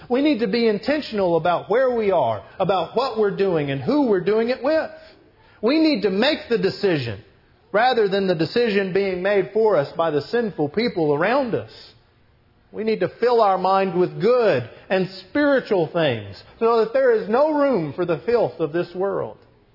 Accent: Texas, United States; But between growing up in Texas, marrying a girl from Nashville, and the Cowboy B Show

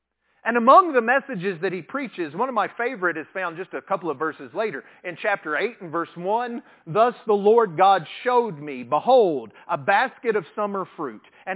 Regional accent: Texas, United States; When I was growing up in West Texas, we said that phrase a lot of times

